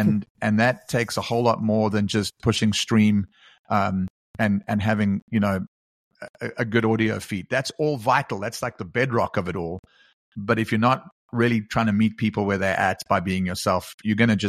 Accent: South Africa; Maybe it's because I come from South Africa

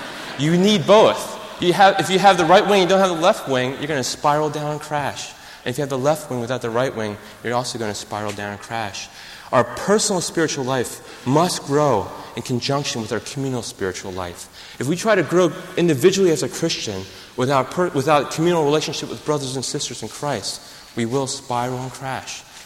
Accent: United States; Now, as an American missions team, we are very conscious of time because we are very task-oriented.

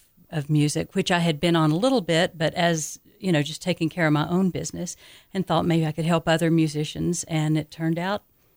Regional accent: Orange, Texas, United States; I'm originally from Texas, yeah, from a little town on the Louisiana border called Orange.

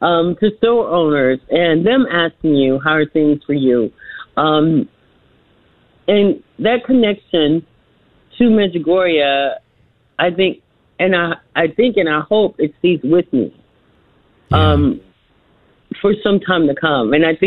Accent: Cleburne, Texas, United States; now in Maine, United States; I'm from Cleburne.

